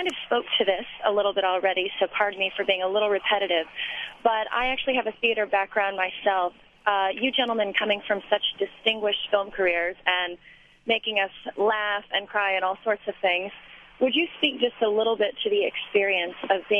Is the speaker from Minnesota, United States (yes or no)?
no; New York, United States; I'm actually not from Atlanta. I'm from New York, but I'm on a cross-country trip